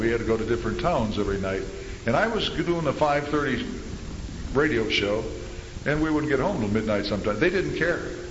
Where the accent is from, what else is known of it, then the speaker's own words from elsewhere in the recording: Midwest, United States; Of course, I'm a Midwesterner, which he quickly informed me to know that damn Yankee was still two words.